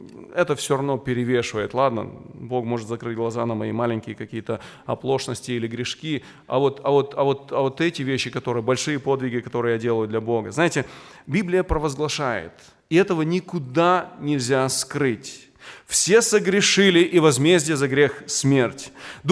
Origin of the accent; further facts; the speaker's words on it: Moldova; я родом из Молдовы